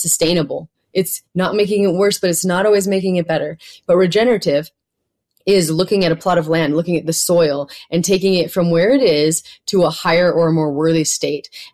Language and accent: English; Montana, United States; I come from Montana